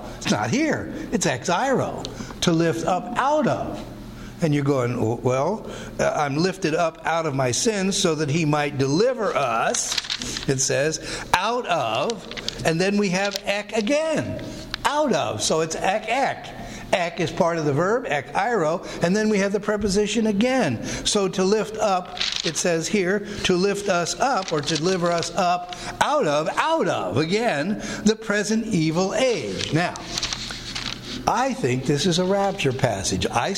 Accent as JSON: {"language": "English", "town": "Pottstown", "region": "Pennsylvania", "country": "United States", "said": "Ultimately, I was born in Pottstown, Pennsylvania."}